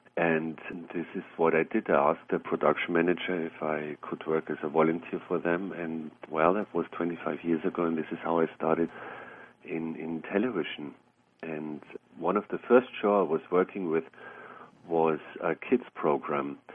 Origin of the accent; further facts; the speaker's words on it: Bavaria, Germany; born there; English is a second language; As you can hear, I'm not from the United States. I was born in the south of Germany. I'm German. I'm still living south of Munich.